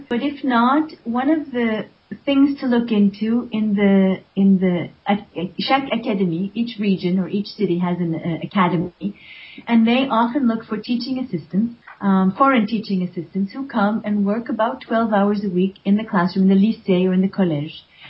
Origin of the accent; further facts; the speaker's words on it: United States; people being rude to me because I'm an American.